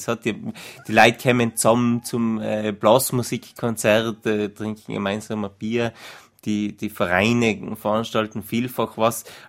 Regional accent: Tyrol, Austria; bei uns in Osttirol

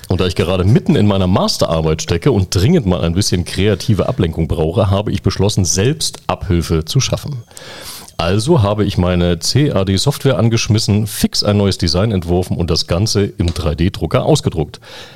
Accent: eastern Germany, Germany; Also ich bin nicht gut im Geschenke auspacken, weil, ihr wisst, ich bin im Osten aufgewachsen.

